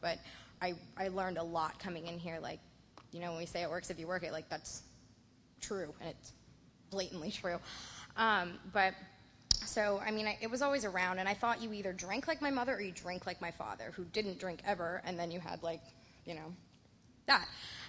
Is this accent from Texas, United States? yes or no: no; Florida, United States; also born or lived in Albuquerque; I was born in Albuquerque, New Mexico. That's not special. I just like the fact that I wasn't born in Florida. I've lived in Florida pretty much all my life.